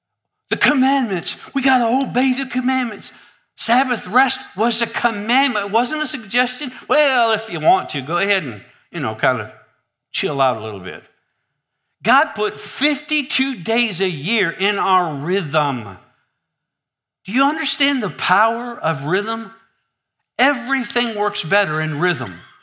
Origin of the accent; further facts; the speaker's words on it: Michigan, United States; I'm from Michigan.